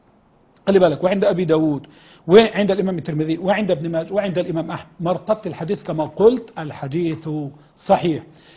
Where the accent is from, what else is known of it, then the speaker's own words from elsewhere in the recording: Egypt; احنا عندنا في مصر